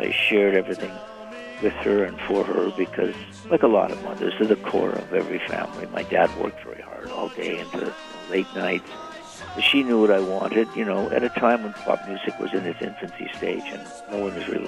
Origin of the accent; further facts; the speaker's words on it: Ottawa, Ontario, Canada; I heard it the first time back in my hometown of Ottawa, Canada, because I was still living there